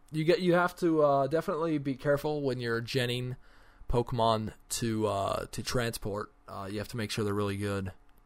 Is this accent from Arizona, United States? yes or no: yes; Arizona, United States; I do like the Diamondbacks because I'm from Arizona, so I like to watch the Diamondbacks on my home team.